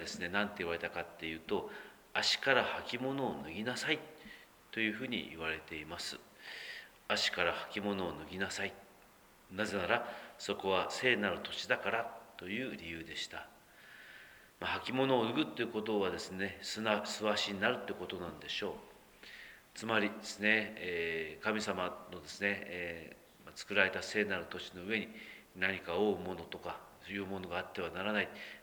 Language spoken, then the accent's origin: Japanese; Aso, Kumamoto, Japan; 私などは阿蘇の出身なのでですね、阿蘇の大地にですね裸足で立った時の爽快感というんでしょうか